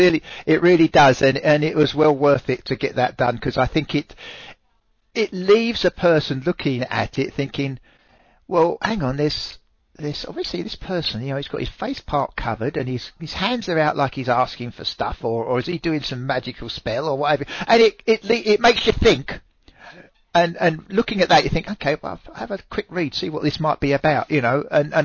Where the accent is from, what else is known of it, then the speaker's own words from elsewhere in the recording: London, United Kingdom; people listening, you know, I'm from London